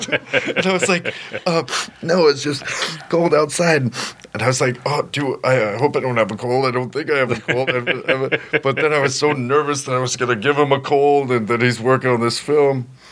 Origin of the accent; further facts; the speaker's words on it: Los Angeles, California, United States; And I was like, oh, I grew up in Los Angeles.